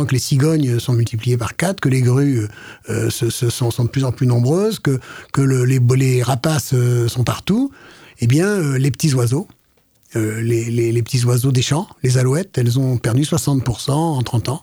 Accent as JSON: {"language": "French", "country": "France", "said": "Mais les causes chez nous, en France, on le sait bien"}